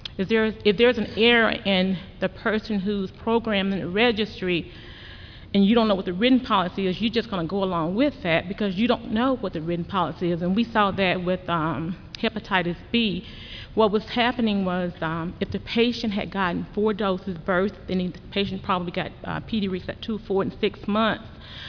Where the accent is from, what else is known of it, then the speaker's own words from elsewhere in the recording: Augusta, Georgia, United States; from Augusta, Georgia